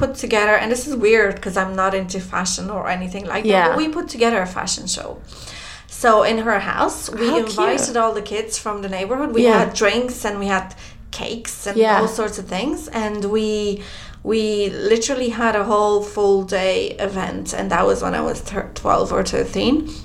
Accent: Romania; English is a second language; moved away; I left my home country because I was like, oh, I need to go and blah. Right. You know, post-communist Romania wasn't the greatest place ever.

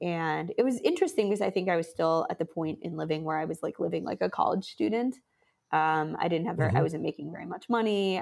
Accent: Minneapolis, Minnesota, United States; I grew up in Minneapolis area. It's a beautiful place to live. Everyone's really nice. Good culture.

